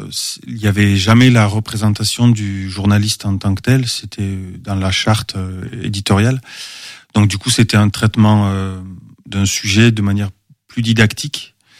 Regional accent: Southwest France, France; accent: Southwestern French; Alors, je suis originaire du Sud-Ouest, comme mon accent.

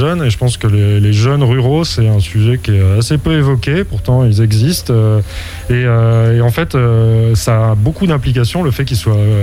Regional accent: Moulins, Auvergne-Rhône-Alpes, France; Moi, à la base, je viens de l'Allier, qui est un département en Auvergne, donc un département rural, lui aussi.

